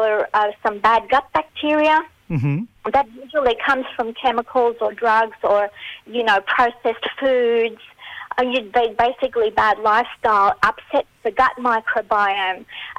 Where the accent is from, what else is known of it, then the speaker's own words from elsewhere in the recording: Australia; Well, my parents were migrants back in the 60s, so I did grow up in Australia, okay. And I did go to school here, but I have a mixture of an accent because, you know, I'm a little bit of an international person.